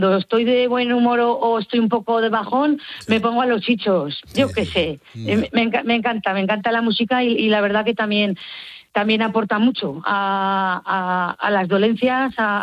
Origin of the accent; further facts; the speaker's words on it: Ejea de los Caballeros, Aragon, Spain; Aquí en Egea, en mi pueblo, toda la comarca